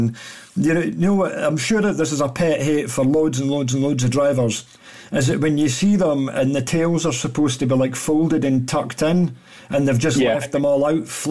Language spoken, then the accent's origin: English; Northern Ireland, United Kingdom; You've got a Scotsman and a Northern Irishman talking. Well, technically I'm Irish anyway. I've only got my Irish passport now. My British one's expired, so.